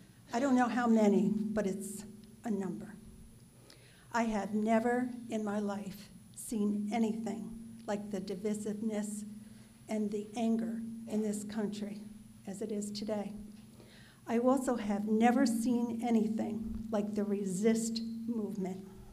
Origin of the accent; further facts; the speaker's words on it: Clifton Park, New York, United States; I'm from Clifton Park.